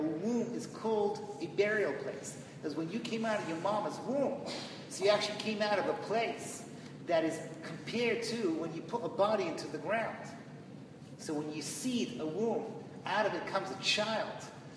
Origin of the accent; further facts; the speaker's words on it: London, United Kingdom; I used to babysit for him when I grew up in London.